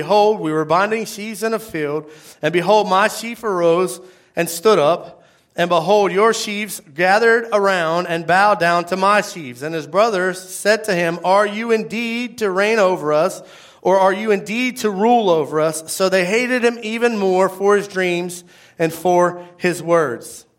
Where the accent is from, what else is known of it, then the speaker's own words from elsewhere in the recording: Apopka, Florida, United States; His name's Chad. I grew up with him in Apopka.